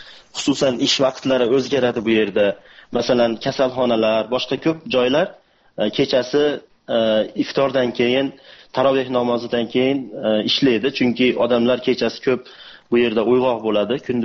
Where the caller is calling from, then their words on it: Saudi Arabia; Men Saudiya Arabistonidan.